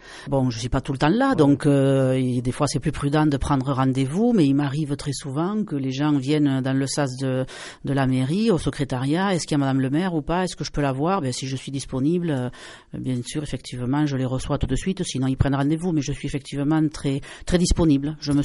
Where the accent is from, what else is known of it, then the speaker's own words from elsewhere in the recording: Belcastel, Occitanie, France; Parce que je suis originaire de Belcastel. Enfin, je suis née à Rupérou, mais mes parents sont sur la commune de Belcastel.